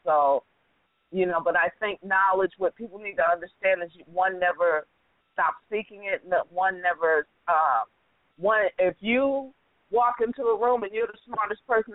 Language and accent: English; the North, United States; And, you know, I got to say, I was raised in the North. I got a Northern education